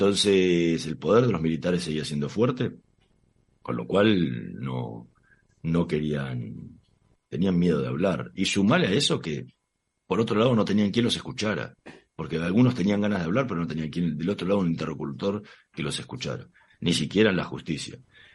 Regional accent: Argentina; Somos todos argentinos.

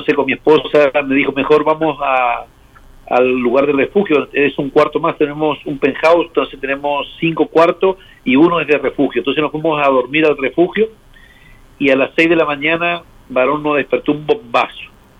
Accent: Corrientes, Argentina; moved away as an adult; now in Beersheba, Israel; soy de Corrientes, vivimos acá hace 19 años, estoy con mi esposa y cuatro hijos, llegamos acá en el año 2003, esta ya es nuestra séptima guerra, acá estamos siempre en el Negev, en Beersheba

